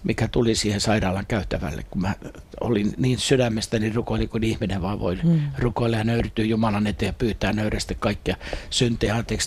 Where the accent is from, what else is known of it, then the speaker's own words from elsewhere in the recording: Turku, Southwest Finland, Finland; also born or lived in Sweden; mä olin Etelä-Ruotsissa Purosissa, kun asuttiin siellä 60-luvun alkupuolella, muutettiin perheenä sinne Turusta. Turku on mulle erittäin rakas ja ihana kaupunki.